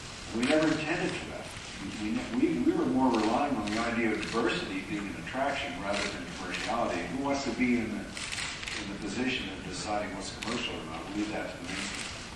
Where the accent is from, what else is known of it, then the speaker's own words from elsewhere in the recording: Los Angeles, California, United States; I guess going all the way back to when I was a little kid growing up in Los Angeles. And grew up in a lower working class neighborhood.